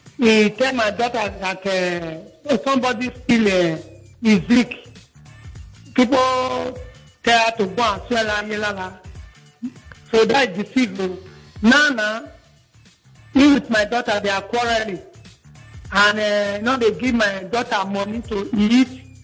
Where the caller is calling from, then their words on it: Benin; I'm from Benin.